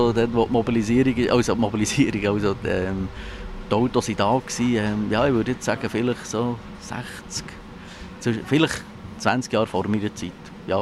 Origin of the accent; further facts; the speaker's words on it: Oberburg, Bern, Switzerland; also born or lived in Rüschegg / Rinkenberg; Also ich bin da von Rüschegg über Rinkenberg auf Oberburg gekommen. Ich bin die erste Klasse auf Oberburg gekommen.